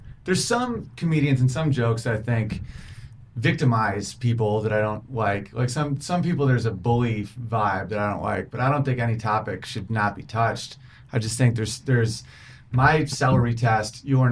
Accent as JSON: {"language": "English", "town": "Oswego", "region": "New York", "country": "United States", "tie": "born or raised there", "said": "I'm like, because Oswego, my hometown, is the only town to take in Jews during the entire Holocaust."}